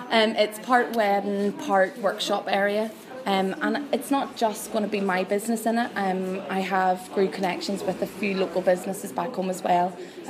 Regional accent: Carrickfergus, Northern Ireland, United Kingdom; It was only 2 weeks before the Test Town in my hometown, before I started my business, and I got sort of pushed into my local Test Town by my council. And without doing Test Town in Carrickfergus

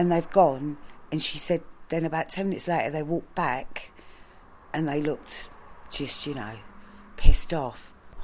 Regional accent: Sydenham, London, United Kingdom; I was born in Sydenham. I've never seen anything like this in my life. I was born and raised in Sydenham.

